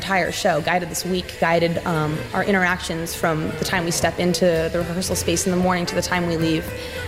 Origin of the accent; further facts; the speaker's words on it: Vermont, United States; I'm 20 years old. I come from Vermont.